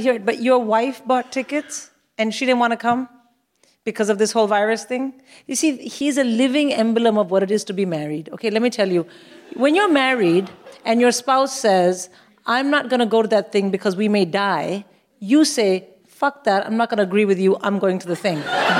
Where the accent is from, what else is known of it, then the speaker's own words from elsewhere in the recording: India; I mean, I'm from India.